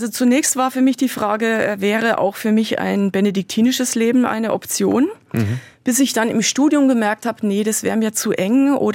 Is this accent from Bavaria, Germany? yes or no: yes; Willanzheim, Bavaria, Germany; Ich komme aus Willansheim im Landkreis Kitzingen.